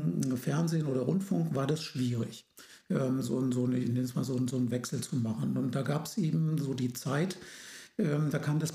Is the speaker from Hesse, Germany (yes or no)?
yes; Hesse, Germany; Und aufgewachsen bin ich dann so ein bisschen außerhalb von Kassel. Da sind meine Eltern dann, da war ich 5 Jahre alt, da sind wir vor die Tore von Kassel in die nordhessischen Berge gezogen und da bin ich aufgewachsen.